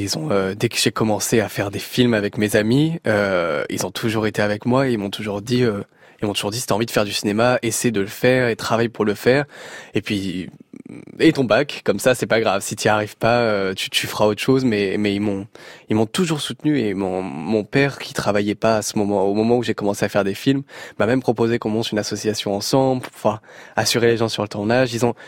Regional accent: Grasse, Provence-Alpes-Côte d'Azur, France; Non, non, non, pas du tout, je viens du sud de la France.

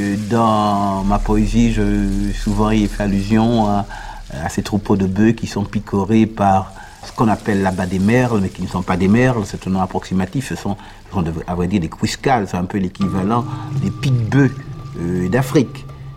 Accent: Basse-Pointe, Martinique; born there; Je suis né à la Martinique, bien sûr, mais je suis né dans un petit village du nord de la Martinique qui s'appelle Basse-Pointe.

